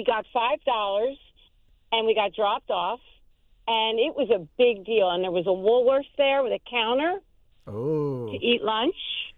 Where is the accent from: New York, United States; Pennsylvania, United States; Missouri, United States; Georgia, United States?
Pennsylvania, United States; Philadelphia; So I grew up in Mount Airy